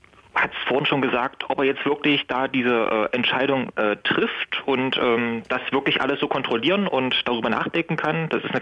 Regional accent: Halle, Saxony-Anhalt, Germany; Ich komme ursprünglich aus Halle

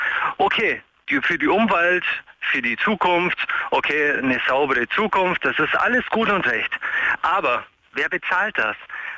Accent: Ulm, Baden-Württemberg, Germany; now in Frankfurt, Germany; Ich bin seit 4 Jahren hier, ich komme ursprünglich eigentlich aus Ulm, Stuttgart-Ecke.

